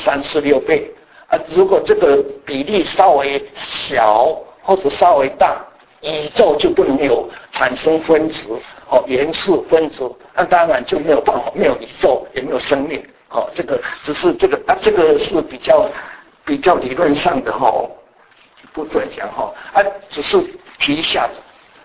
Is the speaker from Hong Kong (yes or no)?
no; Taiwan; accent: Taiwanese Mandarin; 这个我是台湾国语啊，所以我不知道